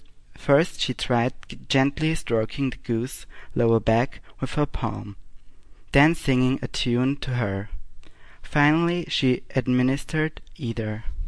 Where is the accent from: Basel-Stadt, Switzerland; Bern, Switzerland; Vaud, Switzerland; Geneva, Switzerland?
Basel-Stadt, Switzerland; Basel; English is a second language; I'm from Basel, but now I live in Riehen. That's a city in Basel.